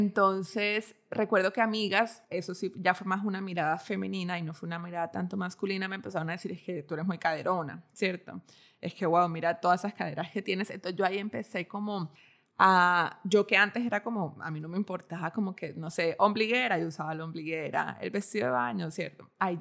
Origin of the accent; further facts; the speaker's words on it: Barranquilla, Atlántico, Colombia; pues yo crecí en Barranquilla